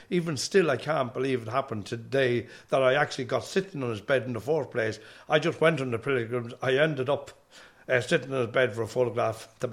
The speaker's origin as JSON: {"language": "English", "country": "Ireland", "said": "I said, \"I'm from Ireland.\""}